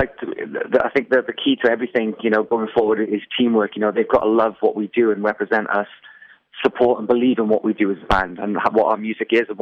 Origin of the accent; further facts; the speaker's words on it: Wales, United Kingdom; Well, where we grew up in Wales, when I was around 15, 16